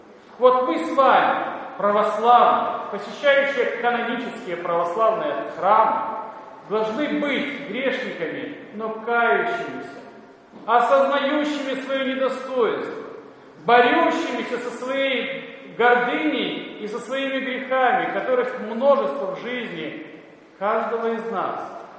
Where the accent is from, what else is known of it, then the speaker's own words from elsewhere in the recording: Kyiv, Ukraine; Мы с вами знаем об этом, особенно большинство наших прихожан, коренные киевляне